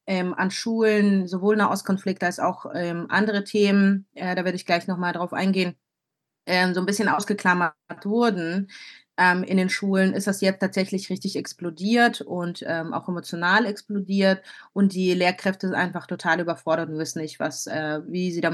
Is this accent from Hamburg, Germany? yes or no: yes; Hamburg, Germany; moved away as an adult; also born or lived in Dnipro, Ukraine; now in Israel; Ich bin in der Ukraine geboren, in Dnipro. Und mit 10 Jahren nach Deutschland mit meiner Familie ausgewandert, also mit meinen Eltern, Großeltern. Und bin dann in Hamburg aufgewachsen, zur Schule gegangen